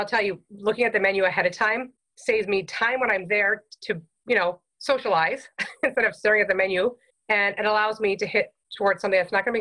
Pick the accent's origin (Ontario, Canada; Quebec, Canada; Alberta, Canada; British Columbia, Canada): Ontario, Canada; Cambridge; now in San Antonio, United States; Well, I'm Canadian. So I'm actually from Cambridge, Ontario, and I moved to San Antonio, Texas 11 years ago.